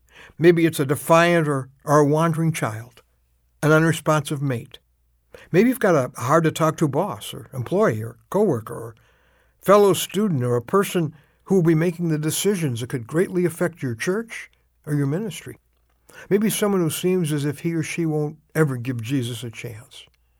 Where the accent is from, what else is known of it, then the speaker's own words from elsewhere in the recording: Midwest, United States; also born or lived in Northeast; I grew up in the Midwest, and I lived in the Northeast, so I can handle snow.